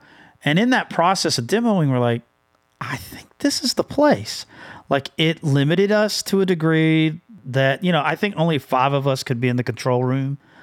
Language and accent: English; Alabama, United States; so I'm born and raised in Alabama.